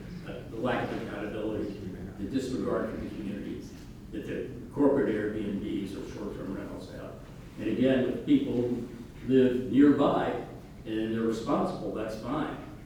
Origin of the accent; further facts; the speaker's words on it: Cincinnati, Ohio, United States; I'm from Cincinnati. We were there during the holidays.